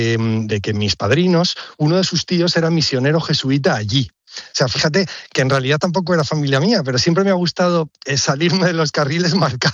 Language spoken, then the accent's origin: Spanish; La Rioja, Spain; Yo en aquel momento vivía en La Rioja, en mi tierra